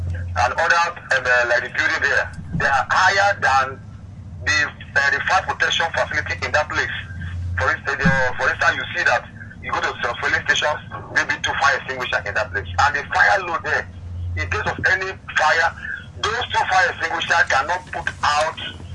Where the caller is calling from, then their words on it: Lagos, Nigeria; Calling from Sari Gomu, in Lagos, yeah.